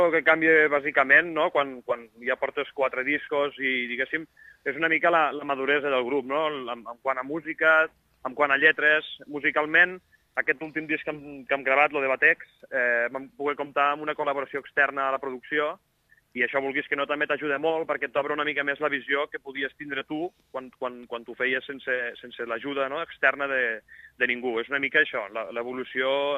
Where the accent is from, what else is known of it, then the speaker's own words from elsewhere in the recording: Rasquera, Catalonia, Spain; nosaltres som un grup, com ja sabeu, que som de Rasquera, som d'aquí al costat mateix